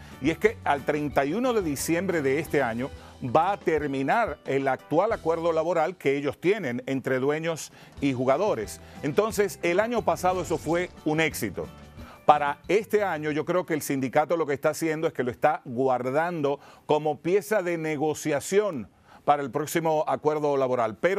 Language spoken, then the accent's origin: Spanish; Santiago de los Caballeros, Santiago, Dominican Republic; porque yo soy de Santiago